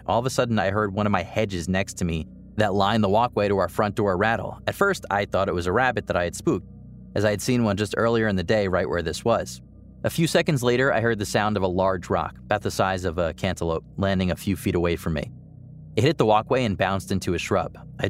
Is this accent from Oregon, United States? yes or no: yes; Oregon, United States; also born or lived in Las Vegas; Me growing up in Oregon loved the rain, and for the past 10 years, we lived in Vegas